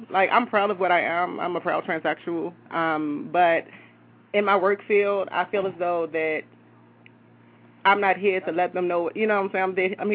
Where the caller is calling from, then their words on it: Baltimore, Maryland, United States; Baltimore.